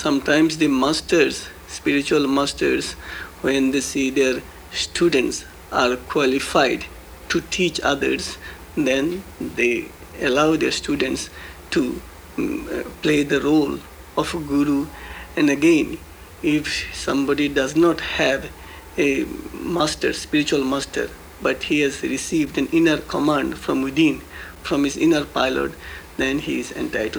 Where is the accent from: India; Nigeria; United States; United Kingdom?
India; South India; moved away as an adult; also born or lived in Bengal; I came here in 1964 following an inner command. I was born in Bengal, India, and I was brought up in South India, and there for 20 years I practiced yoga